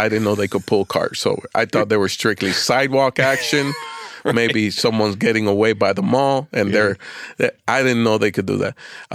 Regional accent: Florida, United States; I fly home to visit my mother. I grew up in South Florida, tropical place.

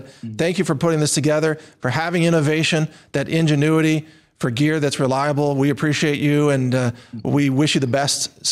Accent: United States; Well, as an American, I should know at least that much of American history

